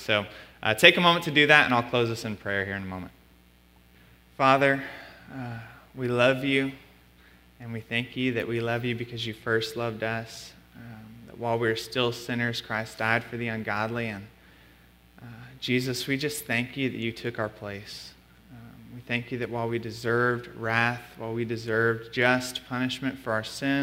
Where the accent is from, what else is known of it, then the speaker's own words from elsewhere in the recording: Arlington, Texas, United States; born there; now in Tyler, United States; But I was born in Arlington, Texas, so 2 hours west of here, concrete jungle.